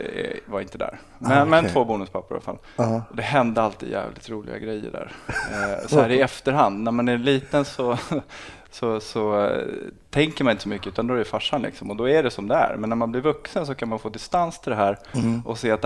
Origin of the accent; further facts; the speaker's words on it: Botkyrka, Stockholm County, Sweden; Jag är uppvuxen i Botkyrka i Alby. Fram till jag var 12. Och sen en annan förort då, som heter Salen.